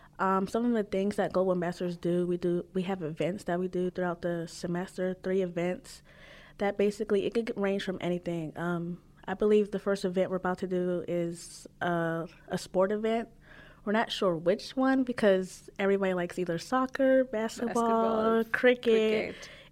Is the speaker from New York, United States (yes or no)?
no; Pittsburgh, Pennsylvania, United States; All right, so I'm just from Pittsburgh, Pennsylvania. Nothing special. It's a little boring here. Just winter, it's cold.